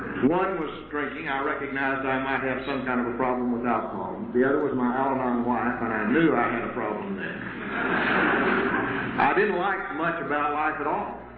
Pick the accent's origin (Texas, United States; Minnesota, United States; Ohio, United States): Texas, United States; Bovina; I was raised out in West Texas, up in the panhandle of Texas, on 10 miles north of a town of 1,500 people, Bolivina, Texas.